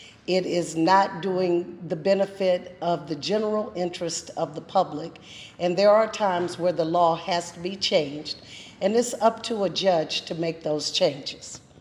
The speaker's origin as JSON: {"language": "English", "town": "Welch", "region": "West Virginia", "country": "United States", "tie": "born or raised there", "said": "But before that, I grew up in West Virginia in a small town called Welch."}